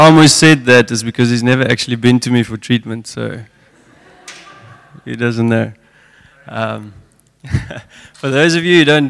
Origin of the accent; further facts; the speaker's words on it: Namibia; also born or lived in Johannesburg, South Africa; I grew up in Namibia. I went to German high school and then studied in Johannesburg, studied chiropractic.